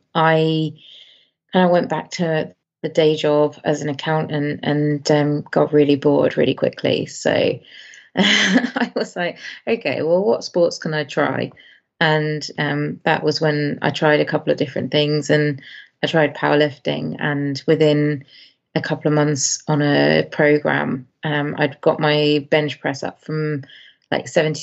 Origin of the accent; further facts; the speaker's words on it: United Kingdom; So as a Brit, to compete in London was fantastic, like once in a lifetime kind of experience.